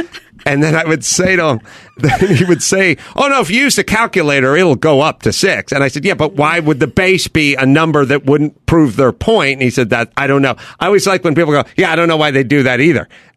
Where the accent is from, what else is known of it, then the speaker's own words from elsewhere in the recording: United States; born there; I was born in the United States, that I have a grasp on the English language